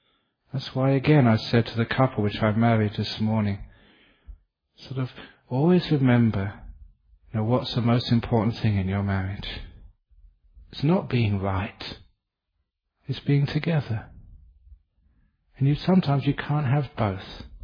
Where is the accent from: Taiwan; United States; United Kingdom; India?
United Kingdom; England; born there; I was born in England, and my favourite food was fish and chips.